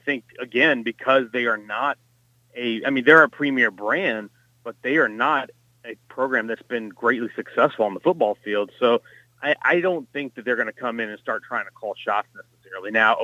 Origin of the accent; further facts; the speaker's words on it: Texas, United States; I mean, I grew up here in Texas, and that was something that I used to do with my family every day.